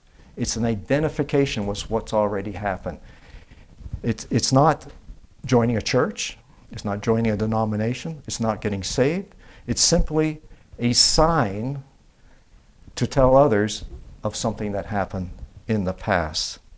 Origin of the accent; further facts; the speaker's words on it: Canada; My parents belonged to the Church of England. I was raised in Canada, the Anglican Church.